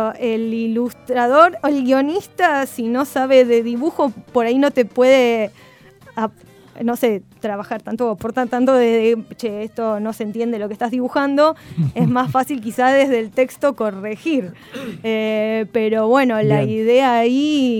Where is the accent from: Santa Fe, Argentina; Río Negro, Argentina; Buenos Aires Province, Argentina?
Buenos Aires Province, Argentina; Tandil; Sí, me vine de allá de Tandil. En el 2003 arranqué la carrera de ilustración acá en la escuela Martín Malarro